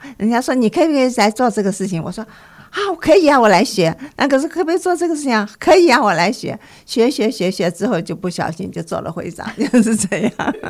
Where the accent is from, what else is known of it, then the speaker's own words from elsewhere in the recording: Hong Kong; now in United States; 其实我也讲广东话，我香港来的，所以我可以游走两边之间啊